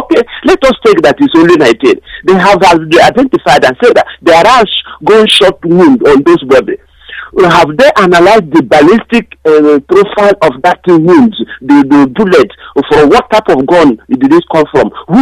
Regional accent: Anambra, Nigeria; I'm from Nigeria, Igboland, via Anambra State.

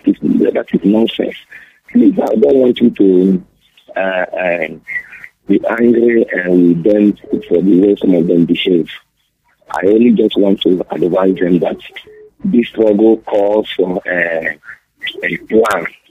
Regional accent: Anambra, Nigeria; I'm calling from Mugwacha. I'm from Anambra State.

